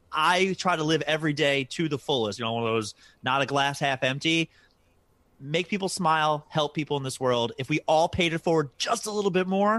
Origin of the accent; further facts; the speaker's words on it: Baltimore, Maryland, United States; I'm from Baltimore, so I have, like, a Ravens helmet.